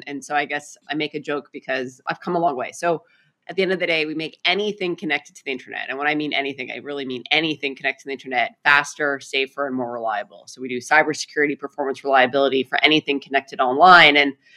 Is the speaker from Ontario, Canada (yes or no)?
no; Saskatchewan, Canada; So I'm Canadian. I grew up in Canada. I'm proudly Canadian. I grew up in a province called Saskatchewan, which is kind of the prairie province of Canada.